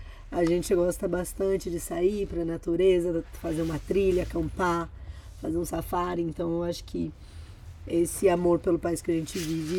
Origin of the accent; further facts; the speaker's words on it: Taubaté, São Paulo, Brazil; moved away as an adult; É, eu sou de Taubaté, do interior de São Paulo, a terra da grávida. É, morei lá 17 anos e depois me mudei para São Paulo até vir para cá.